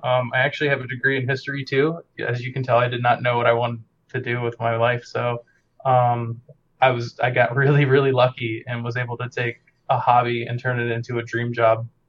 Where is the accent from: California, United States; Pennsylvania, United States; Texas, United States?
Pennsylvania, United States; Pittsburgh; moved away as an adult; My wife and I moved across the country. I'm originally from Pittsburgh. We drove across the country, got in Irvine on a Friday